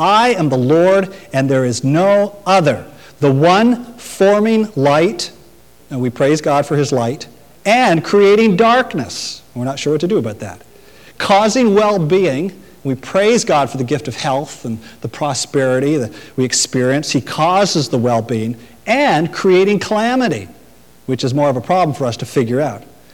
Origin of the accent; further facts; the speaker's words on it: Canada; I was going to be intolerant and insulting, but I'm a Canadian.